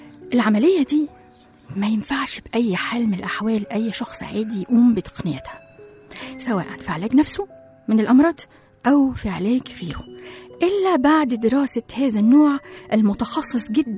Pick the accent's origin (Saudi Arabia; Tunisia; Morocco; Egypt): Egypt; يعني زي ما بنقول عندنا في مصر تقعد وتحط رجل على رجل